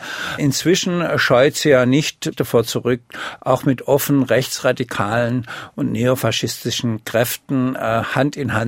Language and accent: German; Stuttgart, Baden-Württemberg, Germany; Naja, zum Beispiel in Stuttgart, wo ich herkomme